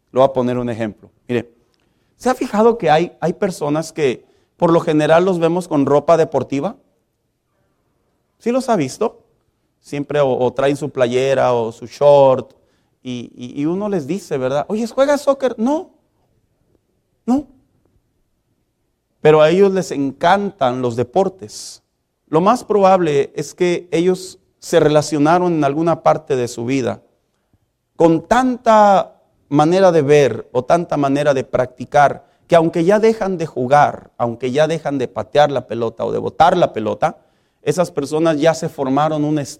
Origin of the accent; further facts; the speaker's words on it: Chihuahua, Mexico; accent: norteño; A los que somos del estado de Chihuahua, ¿cómo nos dicen? Nos dicen norteños. Y nos dicen que nosotros pronunciamos mucho ¿cuál? La leche, la che.